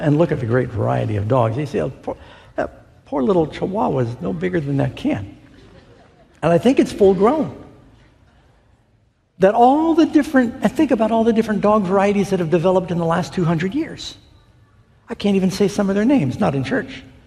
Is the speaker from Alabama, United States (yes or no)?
no; New York City, New York, United States; When I grew up in New York City, I lived across the street from the Museum of Natural History